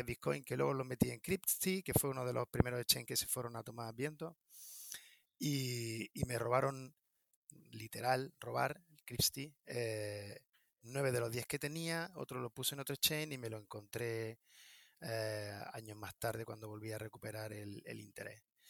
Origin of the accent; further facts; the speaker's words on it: Granada, Andalusia, Spain; born there; Yo soy ingeniero de caminos, nací en Granada, y mi primer trabajo fue en Jamaica